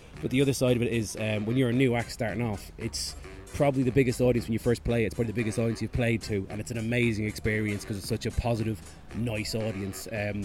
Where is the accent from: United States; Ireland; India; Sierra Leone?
Ireland; now in Manchester, United Kingdom; I am an Irish comedian based in Manchester.